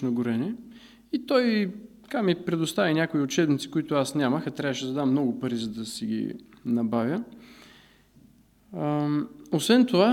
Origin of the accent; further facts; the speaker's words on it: Dobrich, Dobrich Province, Bulgaria; Има зима в Сандански, има зима в Перник, ама доброжанската зима си е доброжанска.